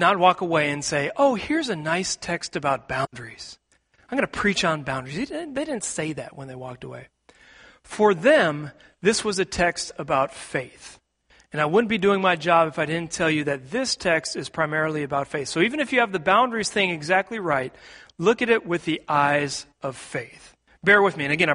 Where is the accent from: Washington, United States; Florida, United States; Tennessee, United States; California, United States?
Washington, United States; Seattle; I grew up in Seattle, and all my family is still out in the Seattle area.